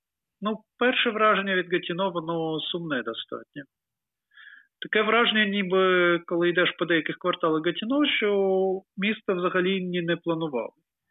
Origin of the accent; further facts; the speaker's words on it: Odesa, Odesa Oblast, Ukraine; Я ж народився, виріс в Одесі і дуже любив старовинні квартали.